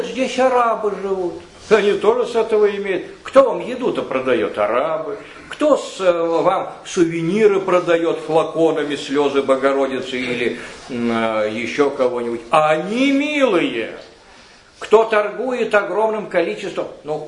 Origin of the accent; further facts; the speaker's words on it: Russia; Он сказал, откуда? Я сказал, из России.